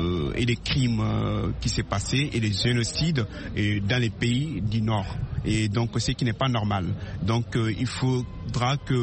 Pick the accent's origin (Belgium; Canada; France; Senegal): Senegal; je suis sénégalais